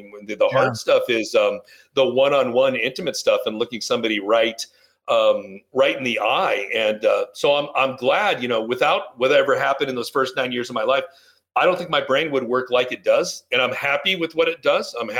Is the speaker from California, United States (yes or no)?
yes; Downey, California, United States; no, Southern California, here in Southern California, this little city called Downey.